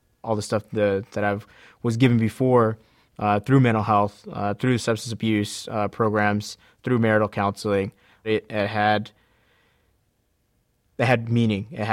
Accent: United States; Being Native American, there was sort of like this this taboo mindset that Native Americans couldn't handle alcohol.

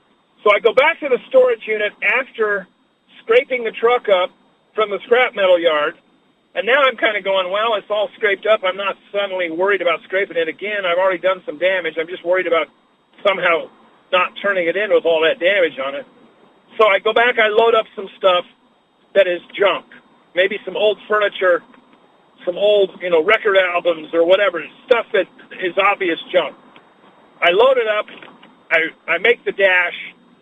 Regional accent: Washington, District of Columbia, United States; so I told them, you know, I'm here from Washington, D.C., and I'm doing a junk removal job

